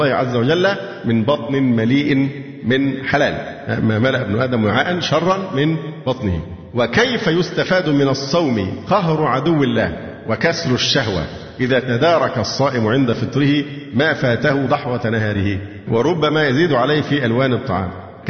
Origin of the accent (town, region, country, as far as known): Egypt